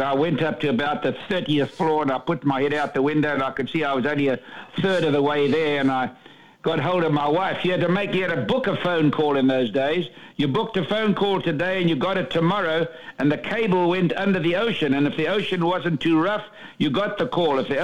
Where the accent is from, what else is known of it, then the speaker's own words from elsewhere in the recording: South Africa; now in United States; I came from South Africa, which is one of the three most beautiful countries in the world.